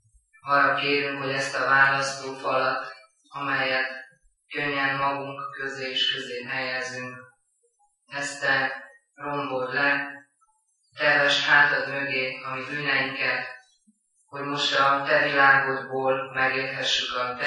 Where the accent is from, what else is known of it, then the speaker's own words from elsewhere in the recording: Cluj-Napoca, Cluj County, Romania; örülök, hogy noha kolozsvári vagyok